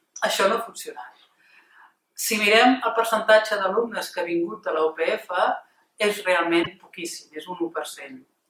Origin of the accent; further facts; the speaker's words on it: Barcelona, Catalonia, Spain; de Barcelona